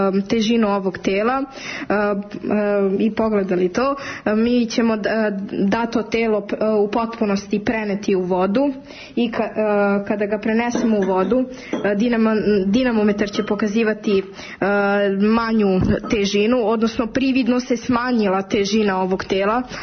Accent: Jagodina, Pomoravlje District, Serbia; Dolazim iz Jagodine.

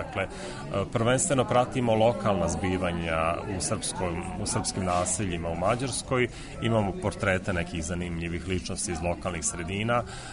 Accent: Serbia; now in Hungary; Srbija je moj rodni kraj, moja domovina

